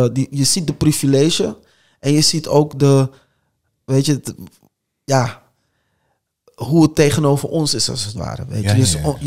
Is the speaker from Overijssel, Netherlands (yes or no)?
no; Alphen aan den Rijn, South Holland, Netherlands; also born or lived in The Hague; Ik ben in Alphen aan de Rijn heb ik gewoond. Ik ben in Den Haag ben ik geboren, maar latere leeftijd heb ik mijn jeugd veel meegemaakt in Alphen aan de Rijn. We waren een van de eerste donkere gezinnen in die wijk.